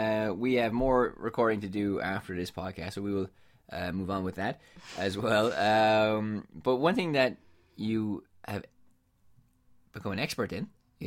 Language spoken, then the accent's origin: English; Ireland; I'm from the Republic of Ireland.